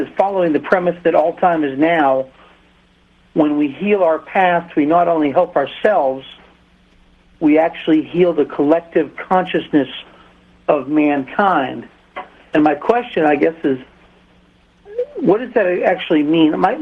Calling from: Houston, Texas, United States

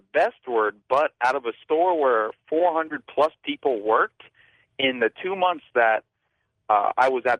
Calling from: West Palm Beach, Florida, United States; I'm calling from West Palm Beach, Florida.

